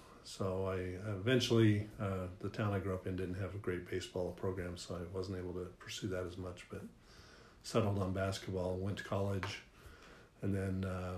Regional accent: Denver, Colorado, United States; I grew up in the Denver area. So I'd go to the Nuggets games or the Broncos games or minor league baseball or whatever.

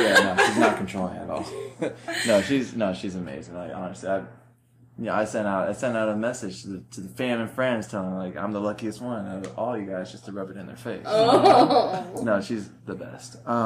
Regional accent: Vancouver, Washington, United States; I grew up here in Vancouver, Washington.

